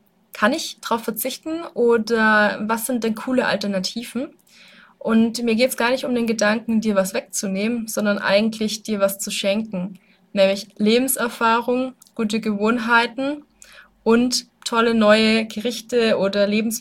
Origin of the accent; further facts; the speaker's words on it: Weißenhorn, Bavaria, Germany; Ich komme ja aus Weißenhorn